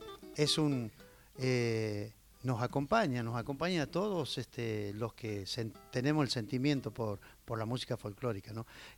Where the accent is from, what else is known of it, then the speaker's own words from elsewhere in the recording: Santiago del Estero, Argentina; para nosotros que venimos del interior de Santiago del Estero